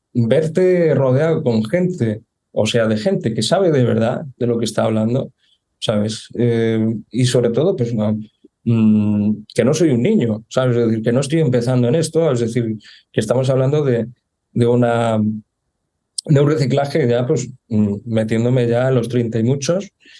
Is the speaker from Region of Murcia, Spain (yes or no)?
yes; Cartagena, Region of Murcia, Spain; Ya lo sabes, yo soy de Cartagena, de una ciudad de Murcia.